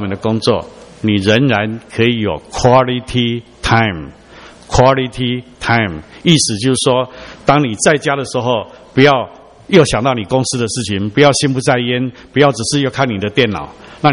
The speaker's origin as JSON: {"language": "Chinese", "country": "China", "moved": "yes", "lives_now": "United States", "said": "我们做华人，我们是中国人，我们是第一代移民，我们的英文不像土生的美国人那么好"}